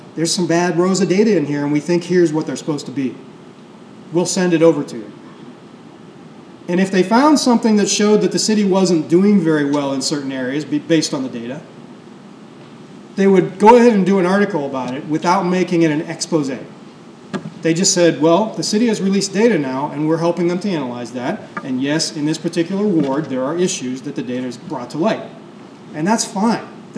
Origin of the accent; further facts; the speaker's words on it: Youngstown, Ohio, United States; because I'm from Youngstown, Ohio, which is one of the polka capitals of the universe